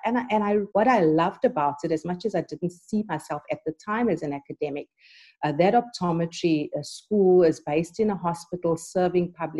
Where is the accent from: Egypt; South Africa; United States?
South Africa; Durban, KwaZulu-Natal; And so I was back in Durban, which is my hometown, working for this international development organization, loving my work.